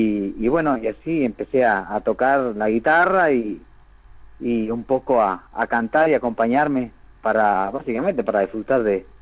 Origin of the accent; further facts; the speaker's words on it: Buenos Aires, Argentina; also born or lived in Gualeguaychú; No, yo me crié en Buenos Aires.